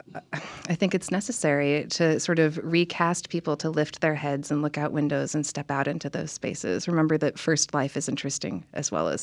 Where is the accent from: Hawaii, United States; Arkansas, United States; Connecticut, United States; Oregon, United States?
Oregon, United States; Portland; I grew up near Mount Tabor Park in Portland, which at that point was sort of this huge, wild, forested place.